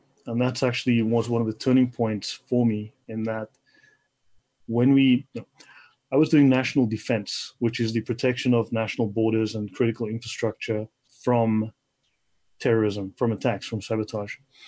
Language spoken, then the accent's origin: English; South Africa; also born or lived in Middle East; I'm South African. I spent 11 years in the Middle East, working in the Middle East